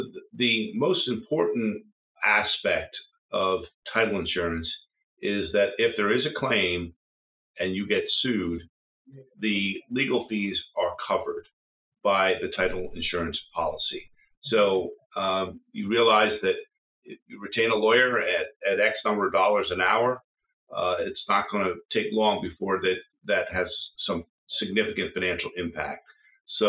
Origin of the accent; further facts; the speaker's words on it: Philadelphia, Pennsylvania, United States; I grew up in Philadelphia.